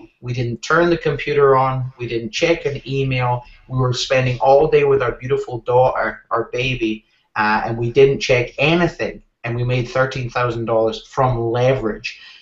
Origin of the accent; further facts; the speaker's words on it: Scotland, United Kingdom; Well, luckily, I'm Scottish, so I'm thick-skinned.